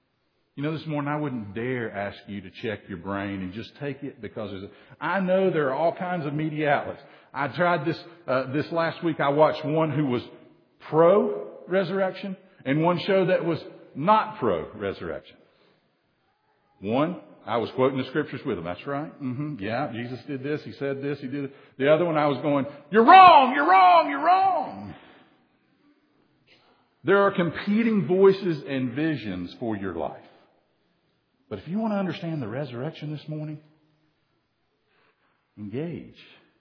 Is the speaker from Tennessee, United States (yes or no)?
yes; Chattanooga, Tennessee, United States; because I grew up in Chattanooga